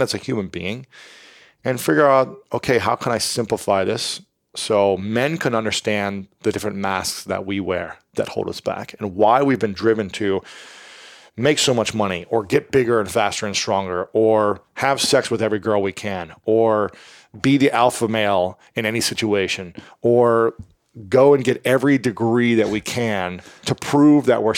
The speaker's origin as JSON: {"language": "English", "region": "Midwest", "country": "United States", "tie": "born or raised there", "said": "Whereas boys growing up in the Midwest, in general, I'm not saying everyone, and from my personal experience, I wasn't able to share my feelings."}